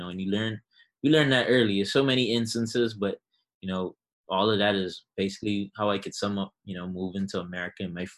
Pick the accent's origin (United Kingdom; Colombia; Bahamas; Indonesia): Bahamas; now in United States; growing up in the Bahamas, one thing that they taught us from a young age is yes sir, no sir, yes ma'am, no ma'am, good morning, good afternoon, good evening, holding doors open